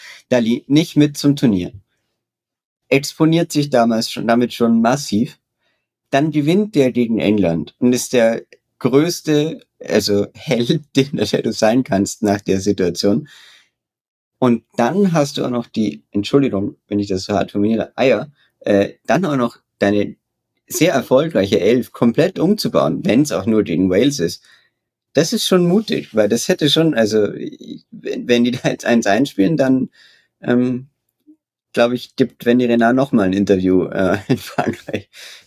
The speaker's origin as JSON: {"language": "German", "country": "Austria", "said": "Also das blutet mir natürlich als Österreicher das Herz"}